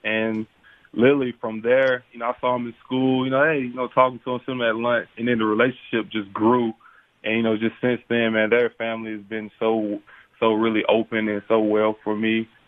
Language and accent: English; Calhoun Falls, South Carolina, United States; So whenever someone asks me where I'm from, you know, 99% of the time, no one really knows. So, you know, I have to really, you know, do a good job of explaining that. But, you know, like I said, small town, one red light